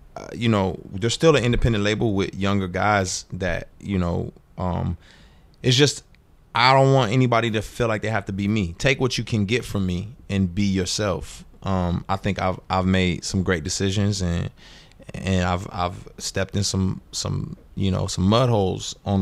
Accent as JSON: {"language": "English", "town": "Houston", "region": "Texas", "country": "United States", "said": "So I'm coming from Houston, right?"}